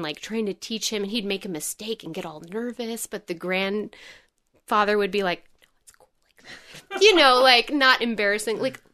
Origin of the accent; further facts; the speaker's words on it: United States; I think, as an American